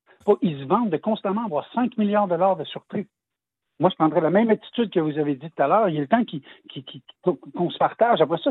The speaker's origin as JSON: {"language": "French", "region": "Quebec", "country": "Canada", "said": "Des redevances de notre cotisation de 30 ans en tant que Québécois."}